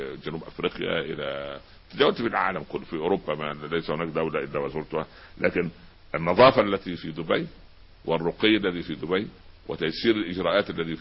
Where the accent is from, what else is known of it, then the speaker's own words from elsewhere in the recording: Tala, Minya Governorate, Egypt; اشعر انني اعيش في قريه تله في المنيا، كان ما خرجت من قريتي.